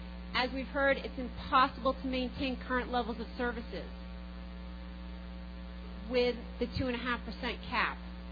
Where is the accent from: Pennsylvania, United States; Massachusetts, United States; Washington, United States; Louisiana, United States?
Massachusetts, United States; I grew up on the North Shore.